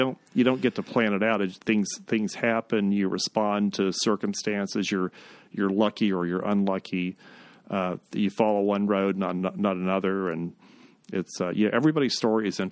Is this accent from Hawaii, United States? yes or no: no; Florida, United States; Grew up in Florida.